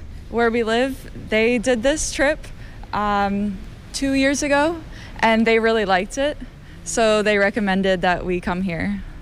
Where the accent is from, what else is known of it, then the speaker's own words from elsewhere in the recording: United States; from America